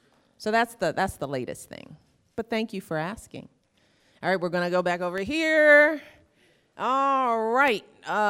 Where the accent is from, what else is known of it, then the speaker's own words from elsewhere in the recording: Chicago, Illinois, United States; So I'm kind of always a Cubs fan, although as a Chicagoan, I love all of our teams.